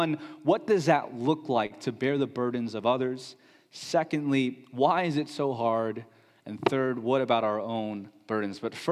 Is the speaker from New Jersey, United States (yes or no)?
no; California, United States; I grew up in the Bay Area, but I left amid the tech rush. I came back, and it's almost a completely different place.